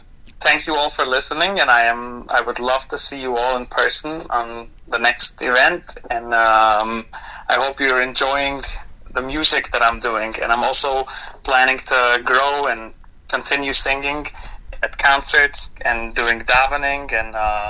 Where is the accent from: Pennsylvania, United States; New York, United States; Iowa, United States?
New York, United States; Monroe; born there; I was born in Monroe, New York, also known as Kiryas Yoel.